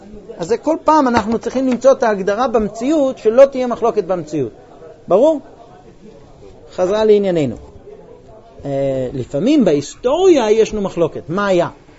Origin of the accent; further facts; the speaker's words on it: New York, United States; יש, אבל לא איפה שאני גדלתי. אני גדלתי בניו יורק.